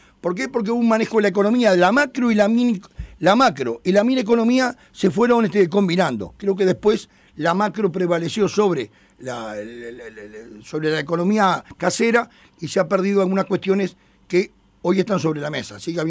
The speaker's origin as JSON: {"language": "Spanish", "region": "Montevideo", "country": "Uruguay", "said": "no somos los montevideanos de la década del 90, somos montevideanos con los vicios"}